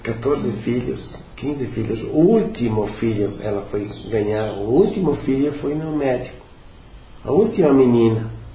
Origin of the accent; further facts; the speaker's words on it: Canela, Rio Grande do Sul, Brazil; Eu quero ver se é possível eu fazer um gemelagem com Canela, que é a minha terra de origem.